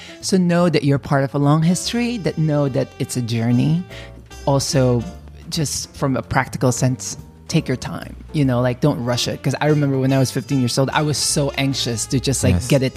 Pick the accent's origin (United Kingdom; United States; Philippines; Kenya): Philippines; for me, it's just because I come from the Philippines that, I mean, we grew up poor in the Philippines.